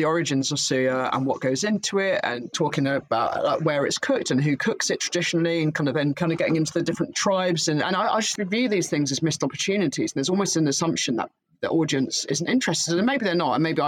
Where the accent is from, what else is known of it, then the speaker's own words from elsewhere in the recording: South West England, United Kingdom; now in London, United Kingdom; even though I come from the West Country